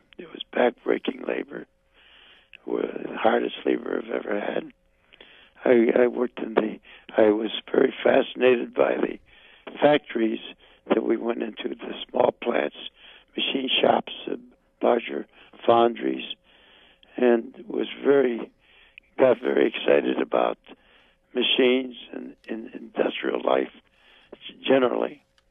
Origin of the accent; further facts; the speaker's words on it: Akron, Ohio, United States; born there; I was born in Akron, Ohio, and it's a quintessential industrial town, a very small edition of Detroit, gritty and hard hit by the Depression, like all parts of the country. It was called the rubber capital of the world. I was born in 1922, November 24th